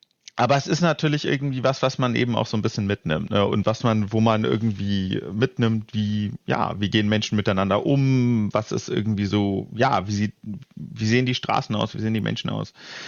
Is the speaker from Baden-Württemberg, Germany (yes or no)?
no; Berlin, Germany; Ich bin ursprünglich in Kreuzberg aufgewachsen, dann mit jungen Jahren raus nach Heiligensee gezogen, nördlichster Zipfel von Reinickendorf.